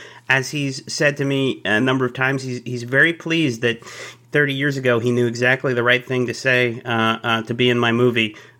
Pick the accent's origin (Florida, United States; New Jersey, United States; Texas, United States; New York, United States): Texas, United States; Dallas; born there